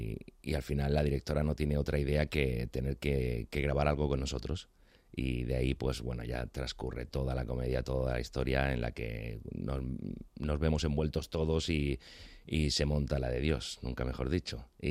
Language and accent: Spanish; Valencia, Valencian Community, Spain; now in Madrid, Spain; En muchas cosas soy muy madrileño. Y de hecho, incluso antes de llegar a Madrid, yo creo.